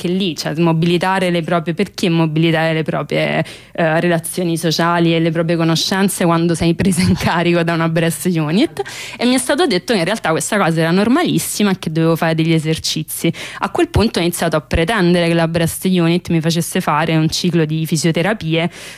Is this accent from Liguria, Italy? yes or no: no; Naples, Campania, Italy; born there; now in Rome, Italy; Io sono nata a Napoli, adesso vivo a Roma, sono vissuta quasi tutta la mia vita nelle aree metropolitane più inquinate del paese